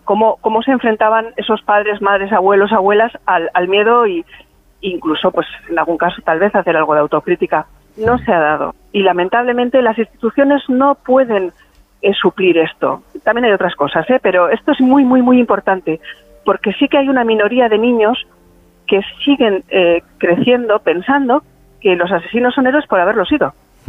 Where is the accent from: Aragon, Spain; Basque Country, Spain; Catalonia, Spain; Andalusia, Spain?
Basque Country, Spain; Hernani; a mí me viene porque yo soy natural de Hernani. Y en Hernani había manifestaciones casi todos los días.